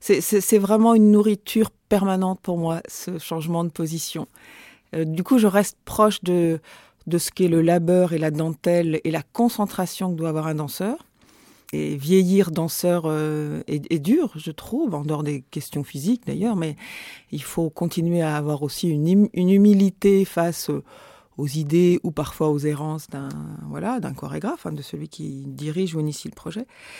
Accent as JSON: {"language": "French", "town": "Châteauroux", "region": "Centre-Val de Loire", "country": "France", "tie": "born there", "said": "Je suis née à Châteauroux, oui."}